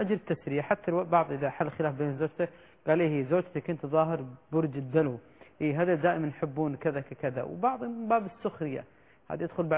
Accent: Kuwait

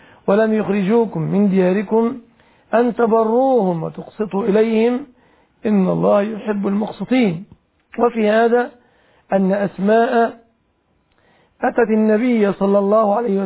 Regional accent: Egypt; كالحادث في بلادنا مصر ويطعمونهم

